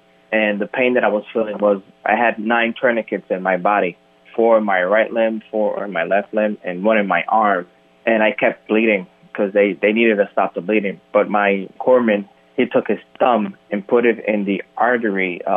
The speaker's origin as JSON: {"language": "English", "country": "Puerto Rico", "tie": "born there", "said": "Well, I was born in Puerto Rico"}